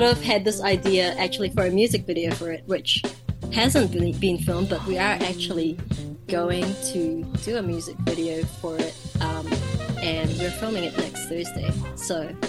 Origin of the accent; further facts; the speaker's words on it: Auckland, New Zealand; So I guess, you know, being Filipino maybe has an influence on that, or like, yeah, and yeah, growing up in Auckland maybe.